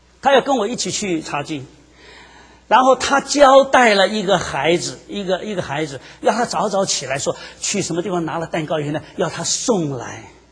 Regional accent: China; 我说20岁这个是一个弱冠了，我们中国人说弱冠成年了，对不对？

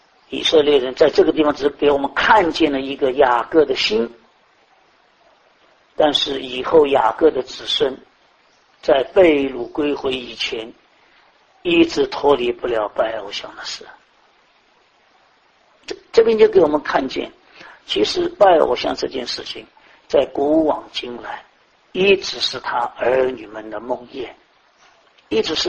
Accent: Yunnan, China; 今天我们人，用我们云南人讲说

